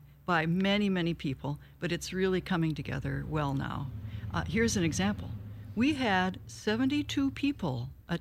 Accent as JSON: {"language": "English", "region": "Minnesota", "country": "United States", "tie": "born or raised there", "said": "I spent most of my life in Minnesota. I was born in Wisconsin."}